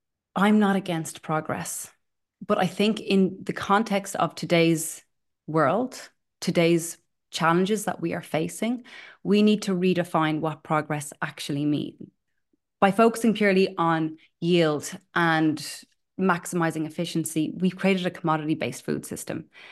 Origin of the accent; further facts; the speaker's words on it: Ireland; you're from the UK. I'm from Ireland.